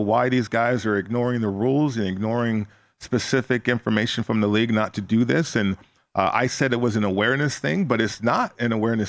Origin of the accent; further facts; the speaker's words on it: Las Vegas, Nevada, United States; And I'm from Vegas